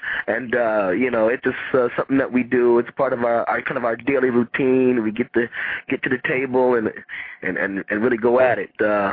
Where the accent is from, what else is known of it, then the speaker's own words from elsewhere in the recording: Rochester, New York, United States; I was born upstate New York. I was born in Rochester.